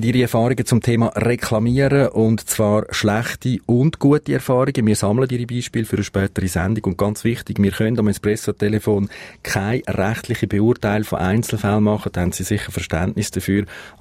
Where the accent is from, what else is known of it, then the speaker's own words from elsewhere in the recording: Switzerland; bei uns in der Schweiz